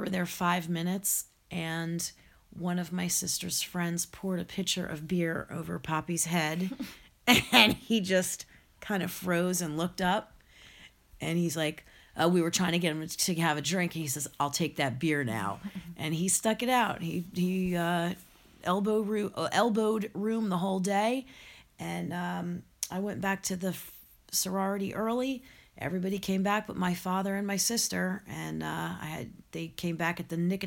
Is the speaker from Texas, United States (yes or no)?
no; Hillsborough, New Jersey, United States; I grew up in Hillsborough, New Jersey. We lived in a great neighborhood. We played with the kids in the neighborhood all the time.